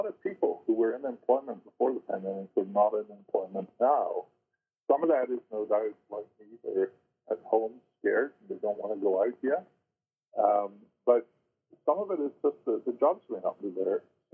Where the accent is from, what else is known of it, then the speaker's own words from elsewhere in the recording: United Kingdom; You know, I grew up in Britain.